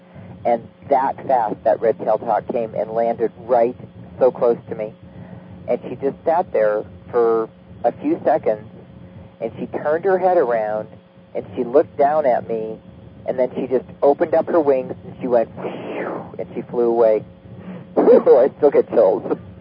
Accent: California, United States; there's some of much of it that isn't beautiful to me because I'm from California.

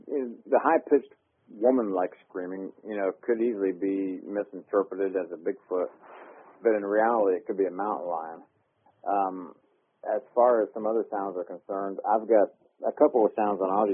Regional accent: Columbus, Ohio, United States; I guess I'm from Columbus, Ohio. I was born in Columbus

